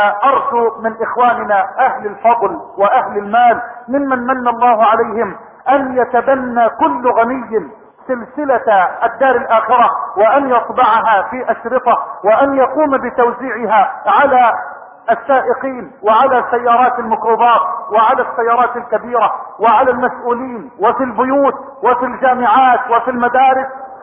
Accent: Egypt; بلدنا مصر

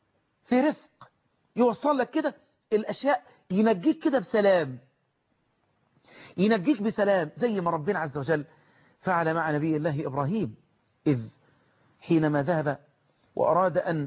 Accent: Egypt

